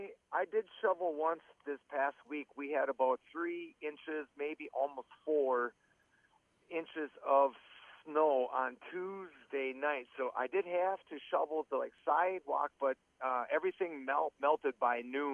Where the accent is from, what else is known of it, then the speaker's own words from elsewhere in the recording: Ripon, Wisconsin, United States; I was born and raised in Ripon, Wisconsin, which is right down the road from where I live now.